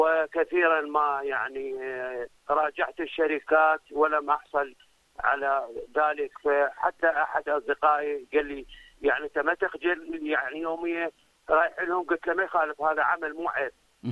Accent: Iraq; عندنا بالعراق

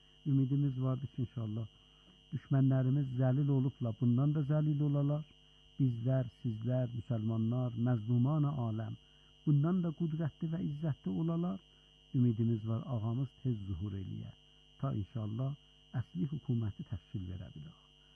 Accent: Iran; Dedik, biz İranlıyıq.

